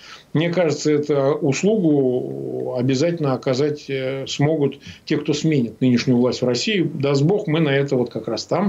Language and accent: Russian; Gomel, Gomel Region, Belarus; Да, жили в Гомеле, я в детстве провел в Гомеле.